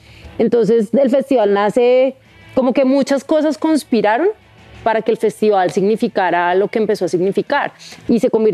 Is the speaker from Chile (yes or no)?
no; Colombia; cuál es nuestra identidad, ¿no? Como colombianos